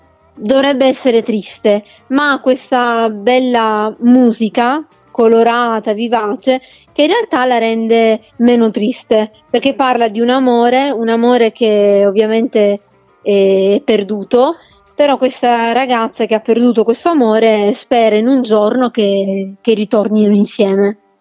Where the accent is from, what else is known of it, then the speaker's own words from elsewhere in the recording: Catania, Sicily, Italy; also born or lived in Syracuse; Sono nata a Siracusa, vengo da Catania.